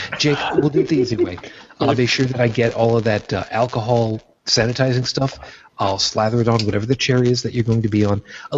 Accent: New York, United States; also born or lived in Brooklyn; now in Buffalo, United States; I was born, as I said, in Brooklyn, New York, raised on Long Island from a Roman Catholic household. I currently live outside of Buffalo, New York

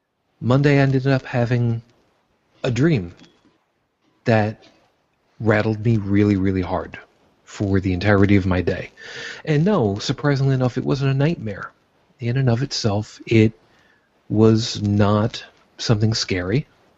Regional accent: New York, United States; now in Buffalo, United States; I was born in Brooklyn, New York, to a Roman Catholic family, raised on Long Island. I am now living outside of Buffalo, New York, and am an unabashed atheist.

